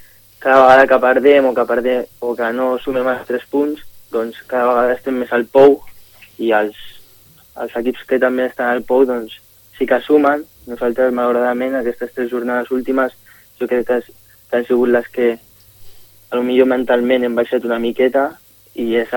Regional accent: Sitges, Catalonia, Spain; un equip d'aquí, jo que soc de Sitges, més especial

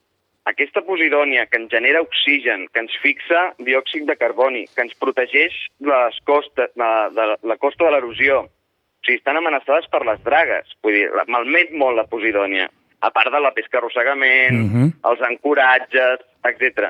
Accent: Sitges, Catalonia, Spain; nosaltres, que som de Sitges, Biodiversitat Sitges, som d'aquí

